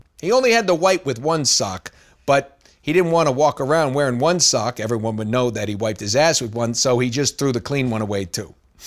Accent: New York, United States; All right, I'm from New York.

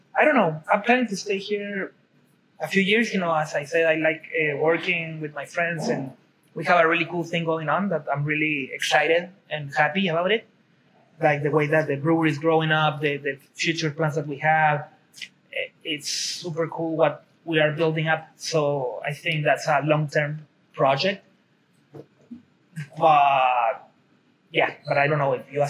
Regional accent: Tijuana, Baja California, Mexico; And when he got to Tijuana, my hometown, he fell in love with the city, he stayed there.

